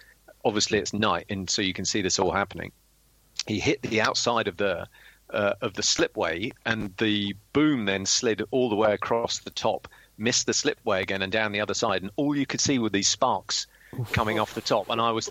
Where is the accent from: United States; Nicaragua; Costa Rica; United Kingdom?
United Kingdom; I'm British.